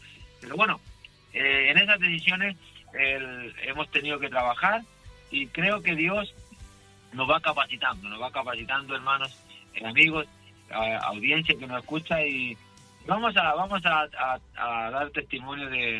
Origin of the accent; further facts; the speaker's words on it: Chile; soy nacido y criado en la República de Chile, ¿cierto? Soy chileno de nacimiento.